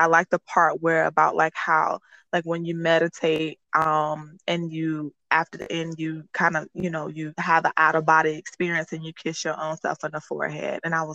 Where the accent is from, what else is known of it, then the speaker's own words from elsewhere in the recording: Florida, United States; I am from Florida, but I was kind of on the sidelines looking at his face